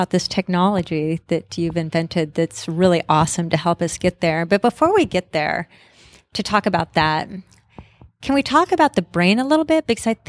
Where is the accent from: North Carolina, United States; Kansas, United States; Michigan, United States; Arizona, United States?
Arizona, United States; Sedona; I shared that I come from Arizona and I grew up in central Arizona, Sedona area.